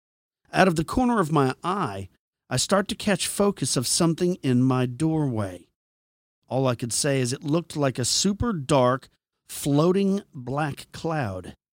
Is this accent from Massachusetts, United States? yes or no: yes; Dorchester, Massachusetts, United States; Now, I'm from Dorchester, Massachusetts, a very old and historic neighborhood of Boston.